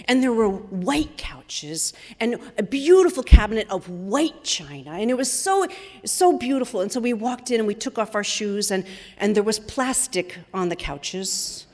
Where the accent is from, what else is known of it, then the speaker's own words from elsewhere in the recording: New England, United States; it's not only outward displays of affection that we're more reserved here in New England. But we New Englanders also can be a bit frugal.